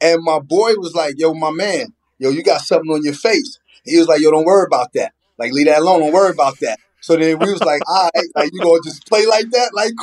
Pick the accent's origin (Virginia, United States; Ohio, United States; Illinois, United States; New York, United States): New York, United States; Long Island; I can't speak on that because I'm from Long Island. I didn't start playing city ball until college when I really started going uptown